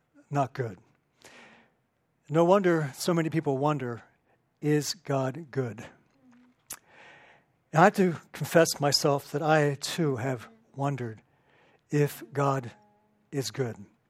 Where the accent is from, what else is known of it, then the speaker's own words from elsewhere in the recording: Pikesville, Maryland, United States; I grew up in Pikesville. We don't, you know, Golden Ghetto, we don't suffer much in Pikesville.